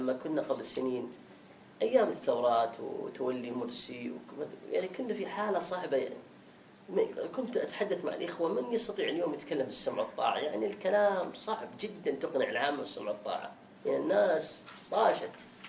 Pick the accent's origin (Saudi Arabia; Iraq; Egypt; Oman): Saudi Arabia